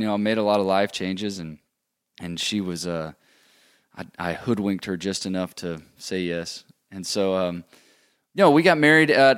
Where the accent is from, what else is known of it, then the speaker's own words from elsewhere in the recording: Mississippi, United States; this is the first time I'm from Mississippi.